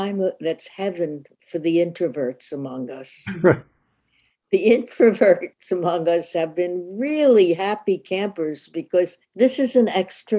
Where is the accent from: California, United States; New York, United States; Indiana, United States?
New York, United States; I grew up in New York where everybody had to be fast.